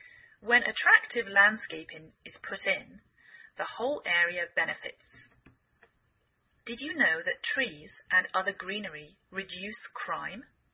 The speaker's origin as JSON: {"language": "English", "region": "England", "country": "United Kingdom", "lives_now": "United States"}